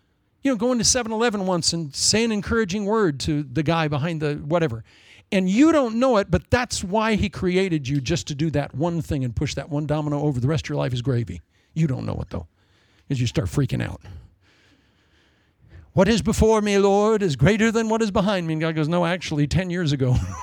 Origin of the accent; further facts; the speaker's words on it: Ankeny, Iowa, United States; when I grew up in Ankeny